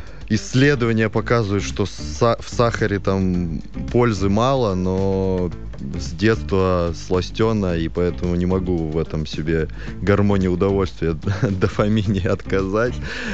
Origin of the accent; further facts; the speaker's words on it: Bishkek, Kyrgyzstan; я родом из Бишкека, это Киргизия, столица Киргизии, Азия